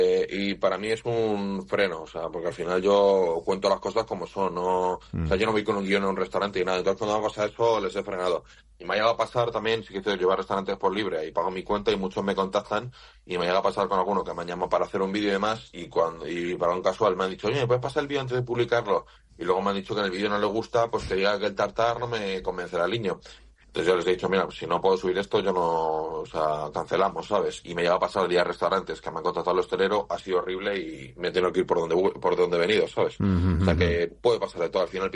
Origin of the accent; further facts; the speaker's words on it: Madrid, Community of Madrid, Spain; Pues salimos de Oviedo, en Asturias, y estoy pues huyendo del calor de Madrid, que es de donde soy